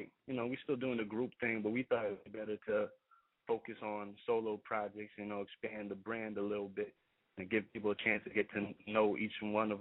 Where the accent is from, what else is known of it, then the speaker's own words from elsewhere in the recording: Queens, New York, United States; growing up in Queens, I come from just a regular middle-class family